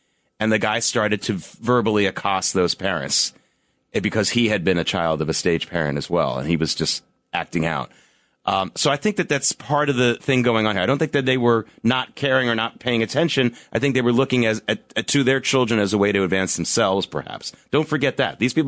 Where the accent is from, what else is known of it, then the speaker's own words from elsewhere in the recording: the South, United States; I grew up in the South across the street from a 7-Eleven.